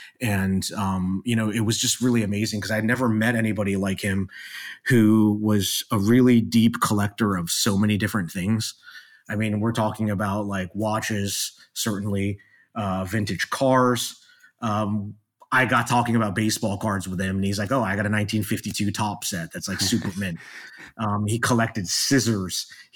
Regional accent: Maryland, United States; I remember growing up in Maryland, there was a comic books and card store at the Inner Harbor called Jeppy's.

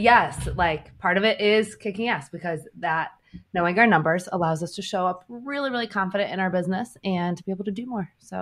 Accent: Ohio, United States; I am from Ohio, so just Midwest town, and I grew up in this development where we like played outside until the streetlights came on.

